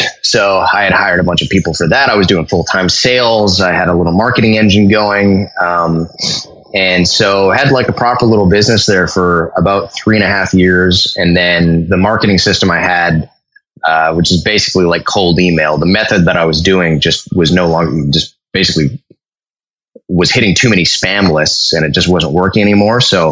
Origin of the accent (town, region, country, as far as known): Canada